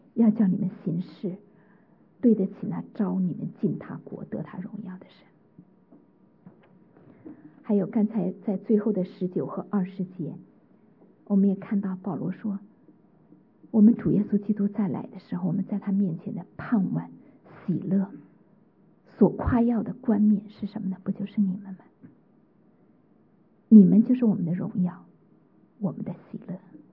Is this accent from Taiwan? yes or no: no; China; 我们中国人常常说啊，身教胜于言传是吧？